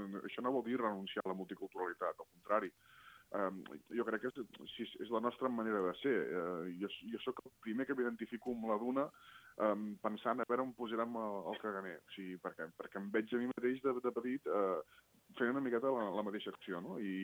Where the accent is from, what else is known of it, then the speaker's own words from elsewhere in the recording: Catalonia, Spain; jo sempre vull dir que sóc català de soc arreu